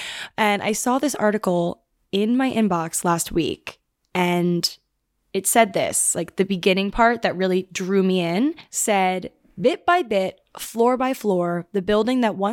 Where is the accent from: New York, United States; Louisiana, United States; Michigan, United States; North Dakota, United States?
New York, United States; obviously being a New Yorker